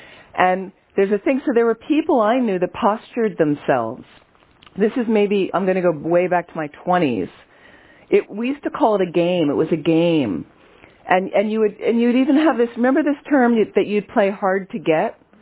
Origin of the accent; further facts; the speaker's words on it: Philadelphia, Pennsylvania, United States; So I grew up in Philadelphia. Philadelphians are very in your face, okay? So for me, it's a familiar culture.